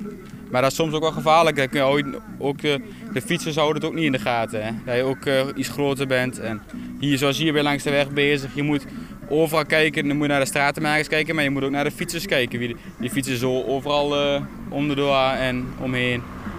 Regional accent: Zieuwent, Gelderland, Netherlands; Ja, in de Achterhoek. Dichtbij Lichtenvoorde. Bij de mooiste kerk uit de Achterhoek.

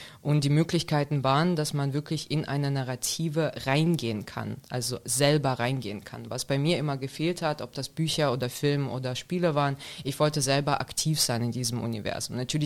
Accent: Moscow, Russia; German is a second language; Ich bin aus Moskau und ich habe halt wirklich, mein Deutsch kam von … so habe ich Deutsch gelernt.

